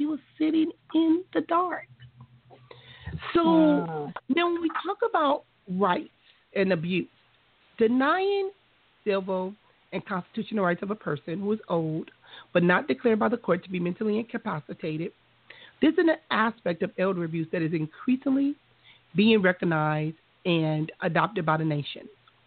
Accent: Compton, California, United States; growing up in Compton, Chrissy, that was something that I saw too.

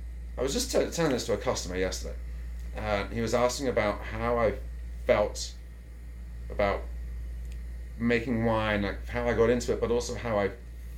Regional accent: England, United Kingdom; now in San Diego, United States; I grew up in England, and so we'd watch the English football leagues

